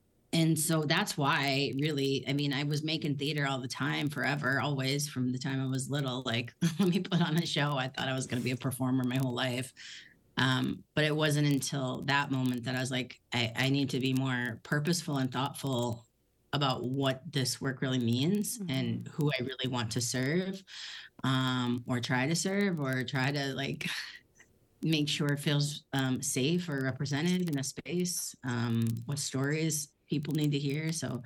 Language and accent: English; South Dakota, United States; But how I got started, I grew up in South Dakota and was in a really small town.